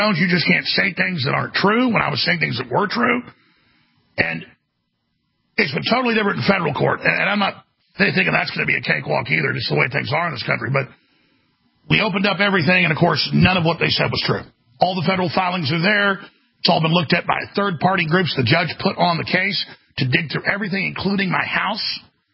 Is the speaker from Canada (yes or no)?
yes; Canada; So just as a Canadian and as a man, looking at this historically